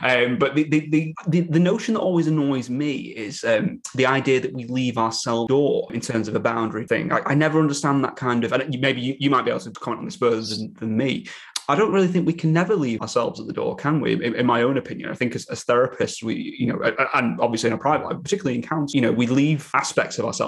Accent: Manchester, North West England, United Kingdom; obviously I'm from Manchester, as you probably know

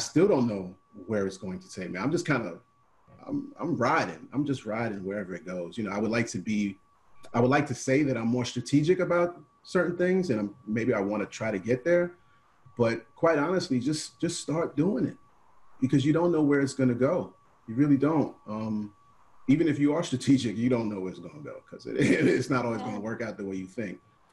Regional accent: Bronx, New York, United States; I'm a child of hip hop. I grew up I'm from the Bronx. Shout out to Bronx all day.

